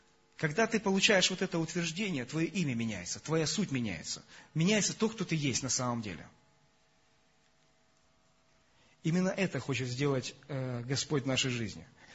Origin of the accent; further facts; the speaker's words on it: Russia; Мне простительно, я же россиянин.